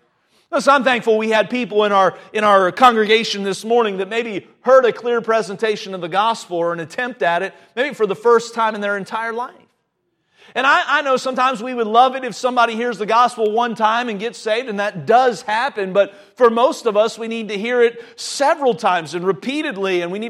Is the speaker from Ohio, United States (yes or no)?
yes; Ohio, United States; but I certainly growing up in Ohio, I sure love the changing of the leaves